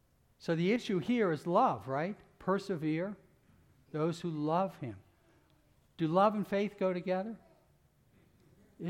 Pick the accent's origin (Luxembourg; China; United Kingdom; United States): United States; Pittsburgh, Pennsylvania; I grew up in Pittsburgh, and the first time I ever saw anybody crabbing, I was amazed. You don't go crabbing up in Pittsburgh.